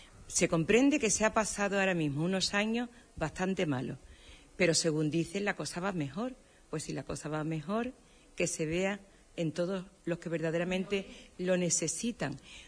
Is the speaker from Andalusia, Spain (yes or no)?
yes; Huelva, Andalusia, Spain; Y estoy trabajando y estoy dejando ese dinero en mi tierra. Hablemos por Huelva, como cada cual pida por su ciudad. Pero te hablo de la nuestra, que hay un montón de parados.